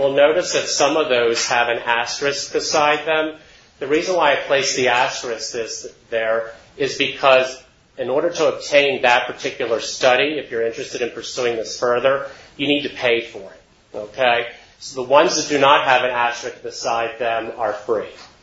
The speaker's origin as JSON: {"language": "English", "town": "Baltimore", "region": "Maryland", "country": "United States", "said": "And you all know I'm from Baltimore, so I'm going to have a natural bias for Johns Hopkins."}